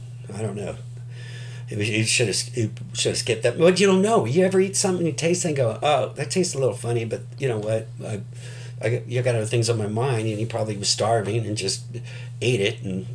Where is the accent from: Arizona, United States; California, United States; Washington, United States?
California, United States; San Francisco; And growing up in San Francisco, you know, we've even had a few here lately.